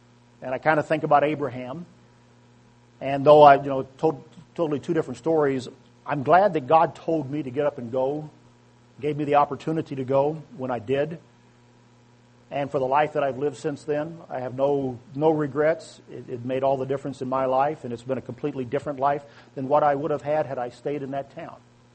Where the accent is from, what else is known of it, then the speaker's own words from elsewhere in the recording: Missouri, United States; Every time I go back to my hometown and I cross the river out of Missouri into Illinois and begin to move away from it